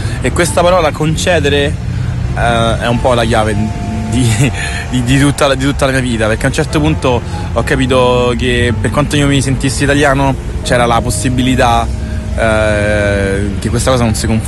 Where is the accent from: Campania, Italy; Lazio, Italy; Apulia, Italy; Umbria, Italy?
Lazio, Italy; Grottaferrata; quando la gente mi dice di dove sei, e io rispondo, sono di Roma, loro mi dicono, sì, vabbè, sei di Roma, però di dove? E io rispondo, di Grotteferrata